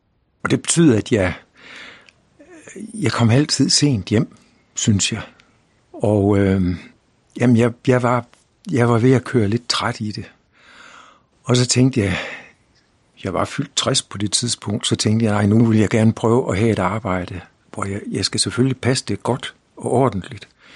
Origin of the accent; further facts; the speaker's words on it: North Denmark Region, Denmark; Jeg kommer fra Vendsyssel oprindeligt